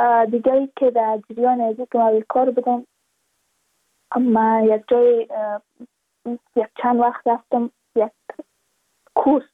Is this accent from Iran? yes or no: no; Badakhshan, Afghanistan; ما از بدخشان هستیم